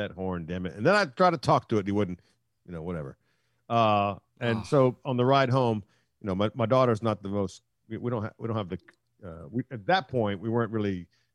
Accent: Silver Spring, Maryland, United States; I'm from Silver Spring, Maryland. We don't do that a whole lot.

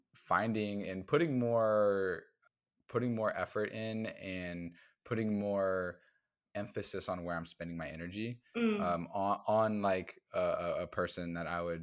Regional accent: Midwest, United States; Like, I'm from the Midwest. Like, we, you know, are pretty simple people.

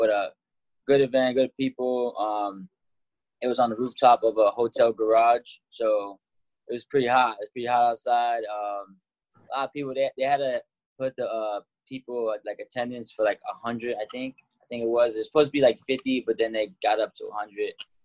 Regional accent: Florida, United States; I grew up in Florida, and I wrestled outside before

